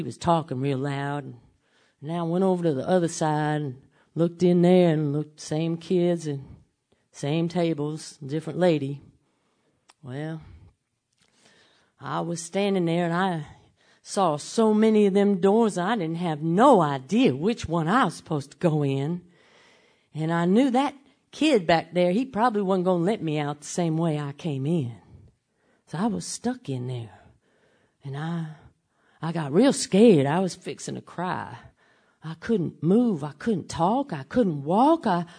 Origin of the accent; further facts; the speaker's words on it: Memphis, Tennessee, United States; And I opened my mouth, and I said, "Hi, y'all … I'm from Memphis, Tennessee."